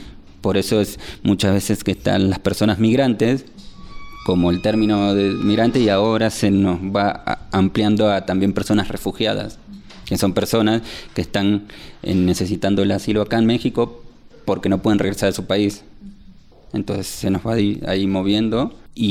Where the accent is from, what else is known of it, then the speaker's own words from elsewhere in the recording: Argentina; moved away; yo soy argentino, me he movido por estudio, pero mi familia también se ha migrado por necesidad económica.